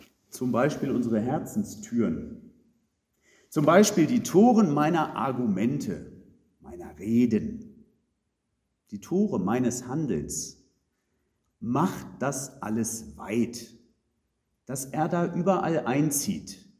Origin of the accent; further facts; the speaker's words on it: Uelzen, Lower Saxony, Germany; Als ich Kind war, da haben wir diesen Psalm in meiner Heimatgemeinde in Uelzen, ich glaube immer und immer wieder, mit allen Kindern zusammen aufgesagt.